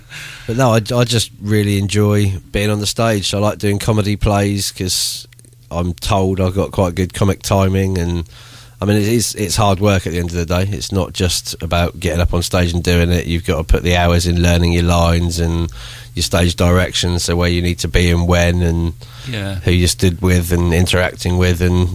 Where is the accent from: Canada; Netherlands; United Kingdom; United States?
United Kingdom; South East England; I was born on the Isle of Wight and brought up here.